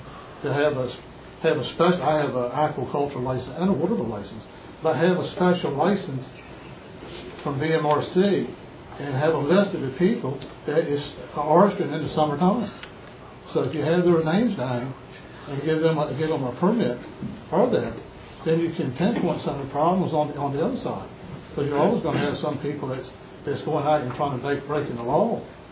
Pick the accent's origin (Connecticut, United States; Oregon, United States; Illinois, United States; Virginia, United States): Virginia, United States; Chesapeake; I'm from Chesapeake, and we're on the seaside, and it's not like on the western shore of James River.